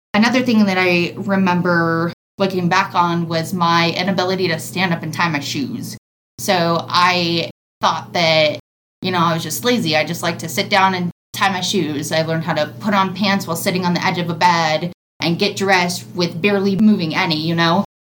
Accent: Phoenix, Arizona, United States; now in Denver, United States; I'm living right outside of Denver, Colorado. Originally from Phoenix, Arizona, so I'm from a hot state to a very cold state.

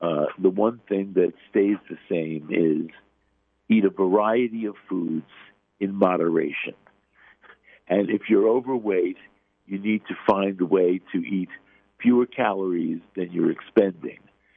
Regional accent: Brooklyn, New York, United States; from a Brooklyn-based, I grew up in Brooklyn, a Brooklyn-based diet doctor named Stillman

